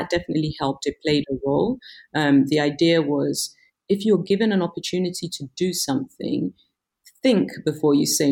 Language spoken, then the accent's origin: English; London, United Kingdom; also born or lived in Ghana; I'm fully Ghanaian, but I was born in Ghana. We left when I was still a baby. We went to the UK. So I grew up in the UK, all my schooling, formative years were there. So, you know, if you ask me where is home today, I'll tell you it's both London and Accra, Ghana